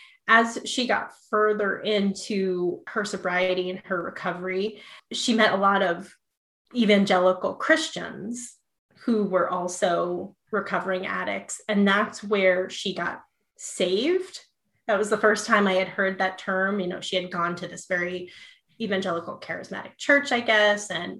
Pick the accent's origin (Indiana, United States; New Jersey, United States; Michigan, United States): New Jersey, United States; I grew up in North Jersey.